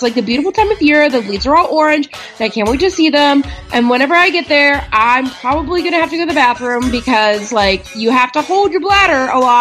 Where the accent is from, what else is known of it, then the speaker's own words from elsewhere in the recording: United States; But, like, I mean, I'm an American, right? That's what you do. You get in a car and you drive.